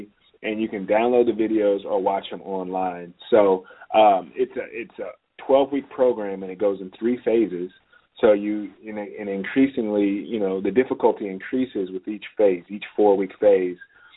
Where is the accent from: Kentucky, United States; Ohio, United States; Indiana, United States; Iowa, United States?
Indiana, United States; Indianapolis; I'm originally from Indiana, Indianapolis, Indiana. So I'm a Midwest kid, but I had big dreams